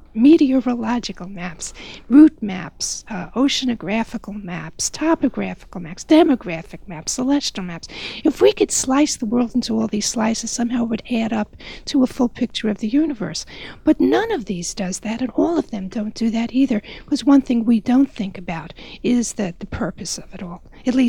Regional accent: New York, United States; Growing up in New York using that library, I never knew this map room existed.

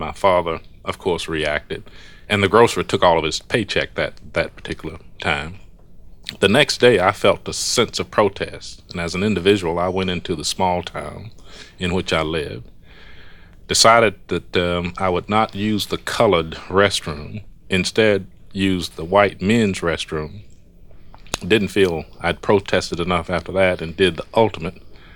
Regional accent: Georgia, United States; I remember when I grew up in Georgia as a young 15-year-old

